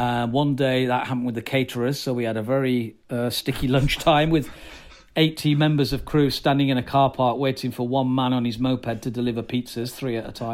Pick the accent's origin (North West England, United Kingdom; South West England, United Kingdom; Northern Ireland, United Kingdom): North West England, United Kingdom; Chorley; also born or lived in Blackburn; Yeah, I was born in Blackburn. Born in Blackburn, grew up in Chorley.